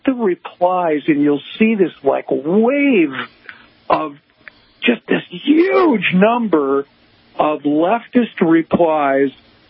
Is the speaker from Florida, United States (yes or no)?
no; Chicago, Illinois, United States; I told you I grew up in Chicago.